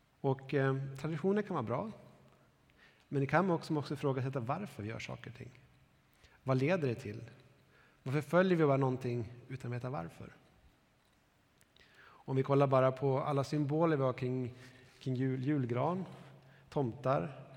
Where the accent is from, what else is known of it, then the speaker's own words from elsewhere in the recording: Norrland, Sweden; Jag växte upp i Norrland.